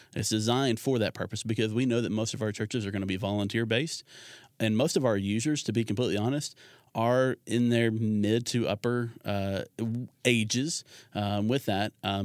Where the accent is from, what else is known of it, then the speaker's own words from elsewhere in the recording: Kentucky, United States; Well, I grew up in Kentucky, so I completely understand the ice and the hills and all that.